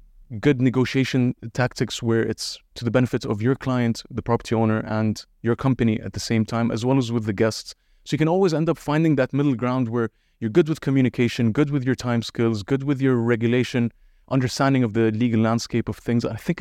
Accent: Dubai, United Arab Emirates; born and raised in Dubai, and we recently set up an Airbnb company or property management company in Dubai.

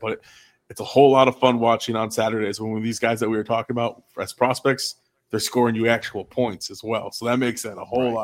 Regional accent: New York, United States; I grew up in Western New York, but wasn't a Bills fan, but I still hate the Patriots. I hate everything Boston.

